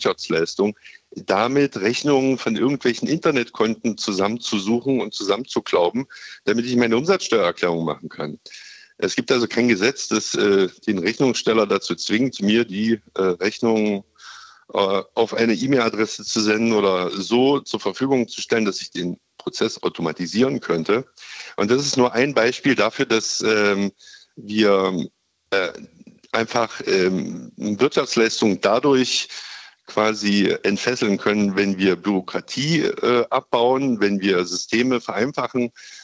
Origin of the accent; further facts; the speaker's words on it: Bautzen, Saxony, Germany; ich komme aus Bautzen, auf dem ländlichen Gebiet eigentlich warten, weil es ja die Linienbusse nicht gibt.